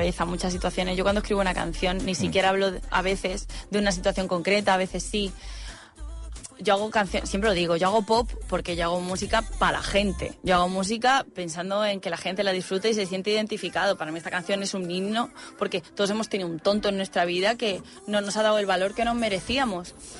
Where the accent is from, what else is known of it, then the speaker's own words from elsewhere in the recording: Huétor-Tájar, Andalusia, Spain; De Huetortájar, Granada.